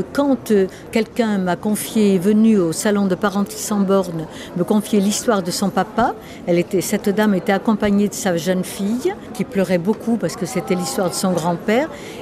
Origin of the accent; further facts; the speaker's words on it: Paris, Île-de-France, France; born there; Je suis parisienne de naissance et je faisais partie de, on va dire, cette fatalité d'après-guerre, très pauvre parisienne.